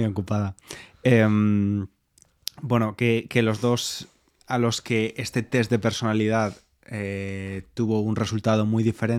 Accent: Spain; A ver, no soy alemán, pero para ser español me gustan bastante las normas.

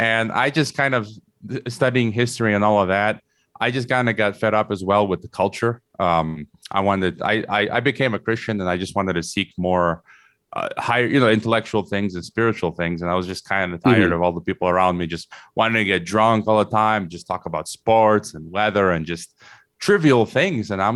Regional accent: Chicago, Illinois, United States; I was born in Chicago, so I'm a native Chicagoan, and I would consider myself a patriotic American.

